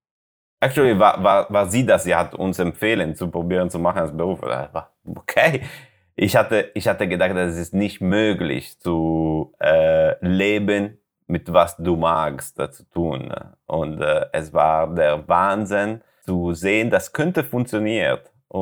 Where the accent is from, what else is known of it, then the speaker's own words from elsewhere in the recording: Italy; German is a second language; now in Germany; So, ich komme aus Italien. Ich komme aus Italien